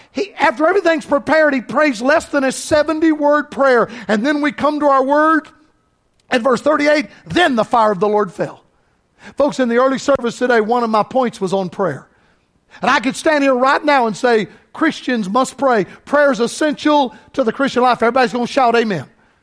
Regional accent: Florida, United States; You know what happened in my home state of Florida?

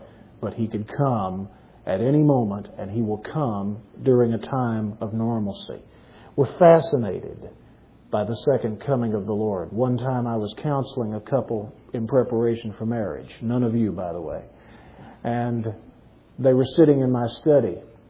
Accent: Junction, Texas, United States; Out in my hometown of Junction recently, the pastor of the Presbyterian Church was preaching on Adam, Eve, and the serpent

